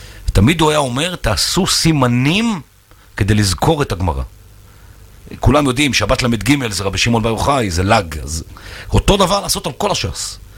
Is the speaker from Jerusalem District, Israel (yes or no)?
yes; Jerusalem, Jerusalem District, Israel; אנחנו גדלתי בקריית צאנז בירושלים